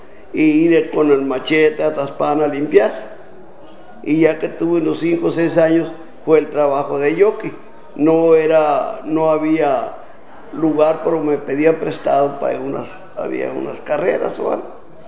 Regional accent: Sinaloa, Mexico; also born or lived in Mexicali; Nací en Mexicali. Me crié en Sinaloa.

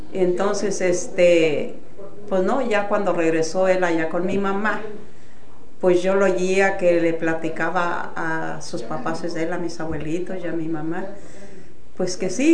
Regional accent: Cuerámaro, Guanajuato, Mexico; now in United States; Yo soy de Cuéramaro, Guanajuato.

